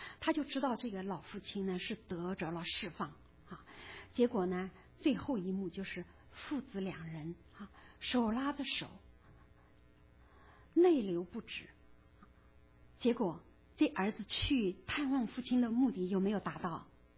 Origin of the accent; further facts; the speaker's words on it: China; 我们中国人会说，凡事事不过三，对不对？